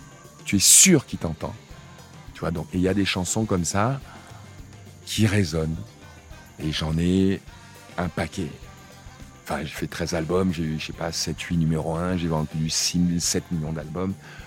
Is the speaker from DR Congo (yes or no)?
no; Senegal; je viens du Sénégal, mais c'est comme si j'étais sénégalais ou ivoirien, quoi.